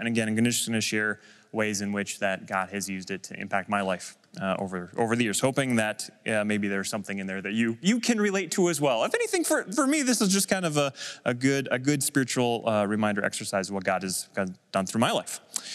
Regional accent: Midwest, United States; maybe I'm just me being that growing up in the Midwest

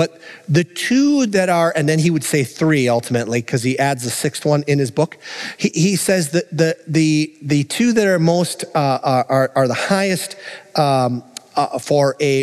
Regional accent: Minnesota, United States; I'm from the Iron Range. It's a mining area.

